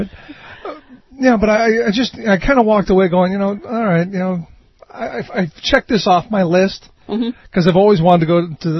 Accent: Cleveland, Ohio, United States; When I grew up in Cleveland, I liked it being Cleveland Municipal Stadium.

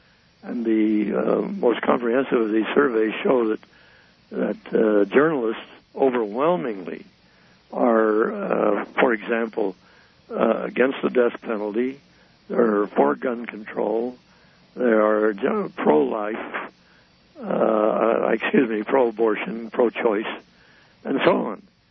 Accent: Salt Lake City, Utah, United States; I grew up in Salt Lake City. I went to West High.

